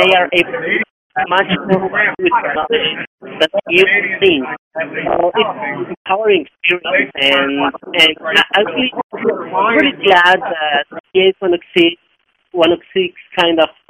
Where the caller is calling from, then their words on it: Rio de Janeiro, Brazil; I'm calling from Rio de Janeiro.